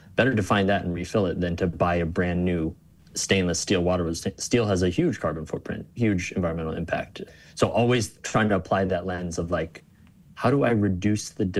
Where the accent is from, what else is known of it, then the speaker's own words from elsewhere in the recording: Ann Arbor, Michigan, United States; first the city of Ann Arbor, which is my hometown.